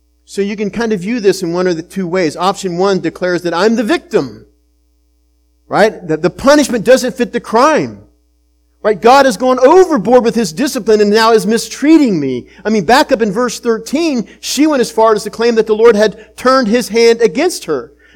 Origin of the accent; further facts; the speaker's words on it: Utica, United States; also born or lived in Maryland; I grew up here in Utica. I had relatives that lived in Martinsburg. And then when Terry and I were married, we moved away over to Maryland. And we ministered there for about 9 years.